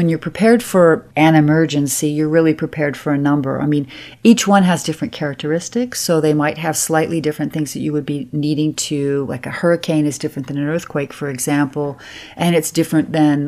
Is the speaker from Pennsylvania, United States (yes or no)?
no; California, United States; I grew up in California, so to a certain extent, I was aware of the need to be prepared.